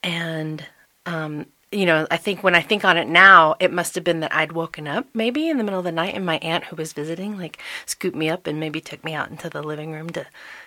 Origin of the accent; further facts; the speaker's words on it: Texas, United States; also born or lived in Little Rock, Arkansas; now in Colorado, United States; So I grew up in Texas, although I wasn't born there. I was born in Little Rock, Arkansas. My mom was in the Air Force, and she was stationed there.